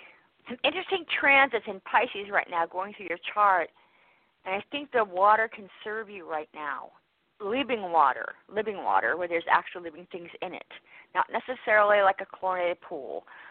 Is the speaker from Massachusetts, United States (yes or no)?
yes; Worcester, Massachusetts, United States; also born or lived in Virginia; I was born and raised in Worcester, you know.